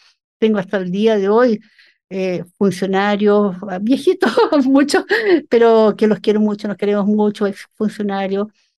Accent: Osorno, Los Lagos, Chile; así que me vine a mi terruño, feliz. Desde ahí estoy en Osorno.

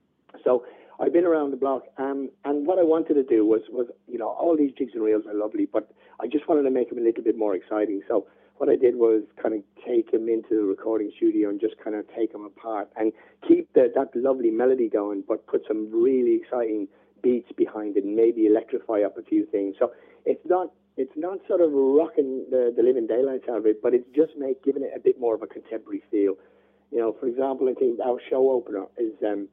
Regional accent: Ireland; I remember growing up in Ireland, and all the English cousins would come over

